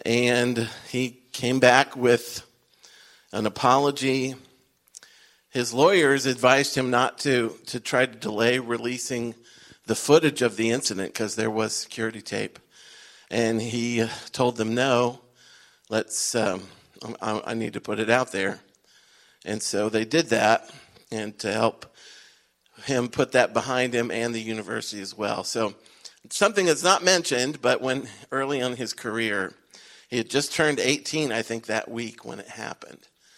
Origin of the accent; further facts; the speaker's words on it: Dayton, Ohio, United States; also born or lived in Kentucky; But when we moved back up here from Kentucky, I decided I'm from Ohio, from Dayton, Ohio, close enough.